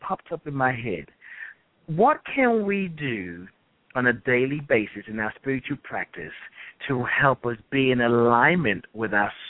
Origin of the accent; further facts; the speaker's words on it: Nigeria; now in England; I was born in England, like grew up in Nigeria, and then came back to England.